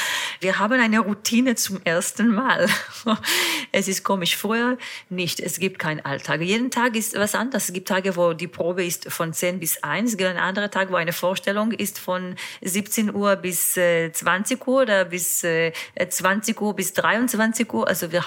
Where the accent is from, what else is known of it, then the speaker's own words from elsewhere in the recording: Israel; German is a second language; Also mein Heimat ist Israel und unsere Hauptwohnsitz ist Israel.